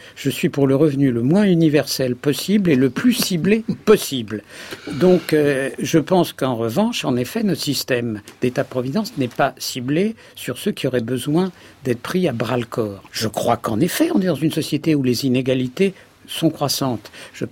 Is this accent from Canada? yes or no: no; France; je me présente l'an dernier comme un Français de temps de souche.